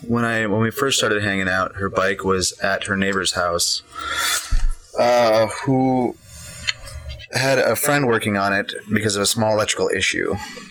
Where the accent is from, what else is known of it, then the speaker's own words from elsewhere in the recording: Maui, Hawaii, United States; moved away as an adult; also born or lived in Green Bay, Wisconsin; Born in Green Bay, Wisconsin. Age of 4, moved to Maui, Hawaii. 16 years there. Finished high school. Moved out here a year after high school in 2000.